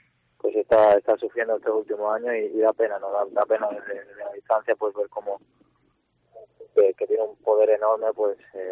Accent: Málaga, Andalusia, Spain; de mi tierra, soy malagueño, también soy malaguista

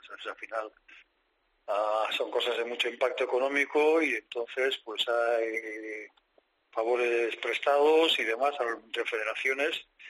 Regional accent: Eibar, Basque Country, Spain; yo soy de Eibar

